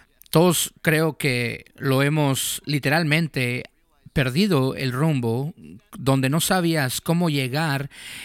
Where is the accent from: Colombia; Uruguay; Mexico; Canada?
Canada; Yo crecí en Canadá, entonces me encanta el invierno y los deportes.